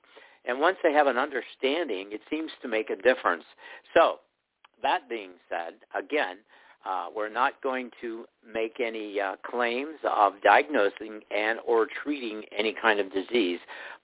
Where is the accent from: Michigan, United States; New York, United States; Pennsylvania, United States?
Pennsylvania, United States; Greensburg; I'm from Greensburg, Pennsylvania.